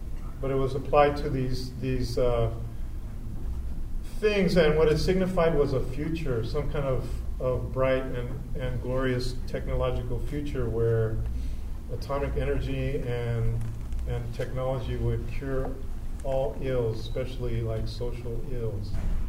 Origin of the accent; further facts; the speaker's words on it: Los Angeles, California, United States; I guess growing up in East LA, East LA was for a long time the Jewish neighborhood of Los Angeles